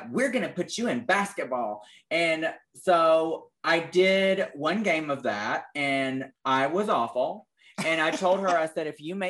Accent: Alabama, United States; I'm from Alabama.

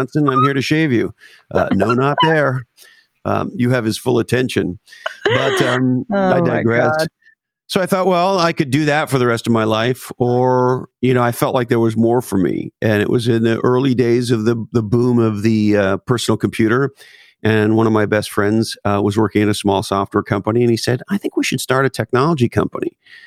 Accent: Montreal, Quebec, Canada; I grew up at a weird time in Montreal in the 1970s where there was this real war going on between the French and the English.

